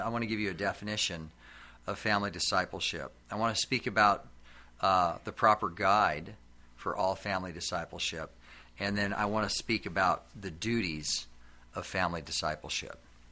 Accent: Alaska, United States; born there

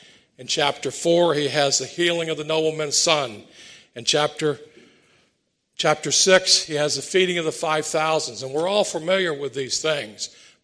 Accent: Orlando, Florida, United States; accent: slight southern; I grew up in Orlando, Florida, if you can't tell. I have a slight southern accent.

